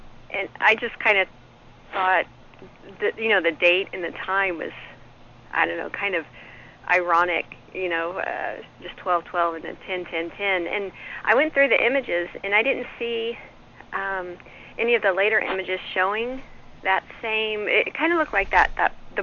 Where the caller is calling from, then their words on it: Oregon, United States; Hi, Kevin. … I'm calling from Oregon.